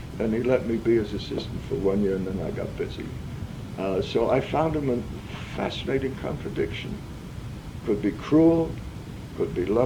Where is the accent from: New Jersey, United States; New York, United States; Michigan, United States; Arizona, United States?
New York, United States; Brooklyn; born there; I was born in Williamsburg, yeah, the depths of the poverty-stricken area.